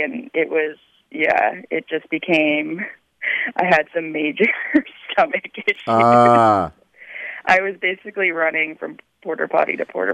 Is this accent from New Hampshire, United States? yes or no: yes; New Hampshire, United States; And it just kind of feels like I grew up in New Hampshire. My parents would take us camping for weeks during the summer